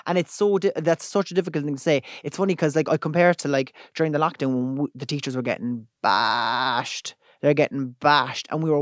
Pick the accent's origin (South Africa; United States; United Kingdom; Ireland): Ireland; Because as Irish people as well, we have this thing where we're like, they're going to think I'm full of myself.